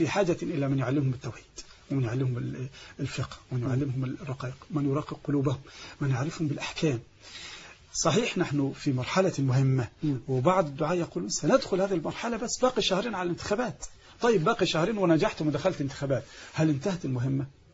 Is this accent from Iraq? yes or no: no; Egypt; لأن عندنا في مصر الناس تعودوا على شيء